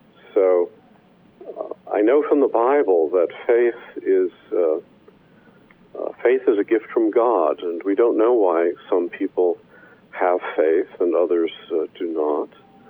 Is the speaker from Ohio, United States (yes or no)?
no; Wisconsin, United States; That I grew up in Wisconsin, and I still go back in the summers to Michigan, where they tell me I do have a Southern accent.